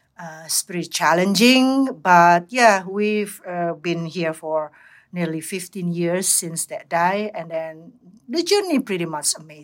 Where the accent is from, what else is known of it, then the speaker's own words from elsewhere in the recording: Indonesia; moved away as an adult; now in Australia; I was born and raised in Indonesia. And then I was moving to Australia around 15 years ago with my husband and my child.